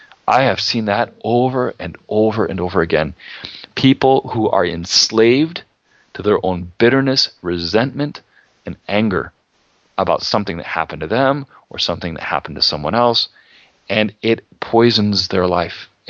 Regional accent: Iowa, United States; I know this because I grew up in Iowa around pig farms.

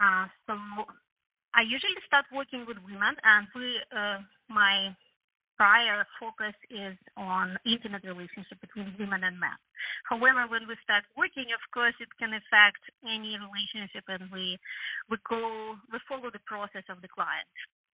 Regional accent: Ukraine; English is a second language; moved away as an adult; also born or lived in California, United States; now in United States; I'm originally from Ukraine, so you can still hear my accent. And then I moved to California

